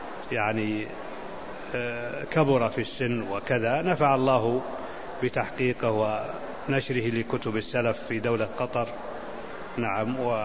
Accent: Najd, Saudi Arabia; فيقولون هذا طويق جبل عندنا في نجد

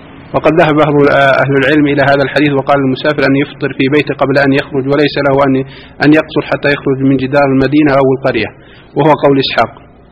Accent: Egypt; moved away; نحن مقيمين هنا وأهالينا مثلا في نعرف بعض الناس الضعاف عندنا في مصر

